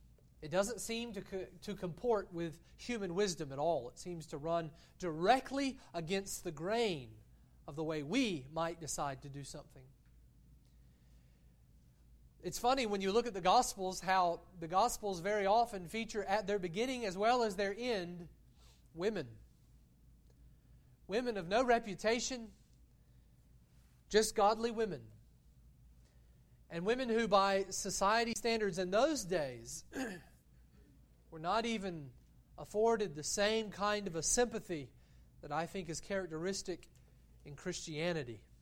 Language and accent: English; Nahana, Georgia, United States; I remember as a boy growing up in South Georgia, in our county, we lived in Nahana. In fact, we lived on the highway, on the main highway running through east-west, through Nahana. Nahana was the county seat.